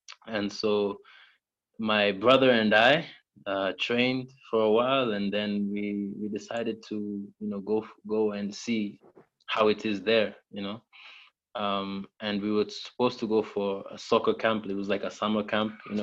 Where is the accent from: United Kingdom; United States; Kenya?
Kenya; Nairobi; I was growing up in Nairobi and playing for many different clubs, and it was just not clear, where do I go from here? How do I make it, to London?